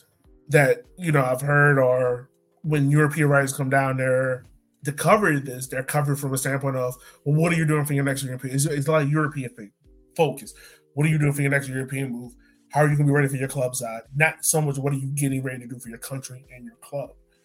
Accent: Jamaica; now in United States; Gold Cup, we know a lot about it because we live here in America. You're Haitian, I'm Jamaican.

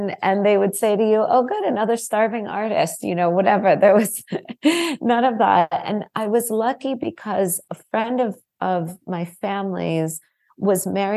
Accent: Miami, Florida, United States; So I was born and raised in Miami, in a very different city than it is today.

